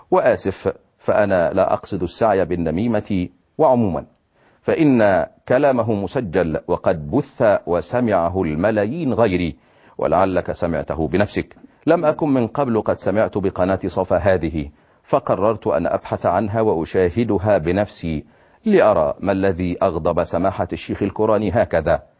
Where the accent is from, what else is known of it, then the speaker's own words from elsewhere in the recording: Libya; فأنا شاب ليبي مسلم من أهل السنة والجماعة، رباني والداي منذ الصغر على الدين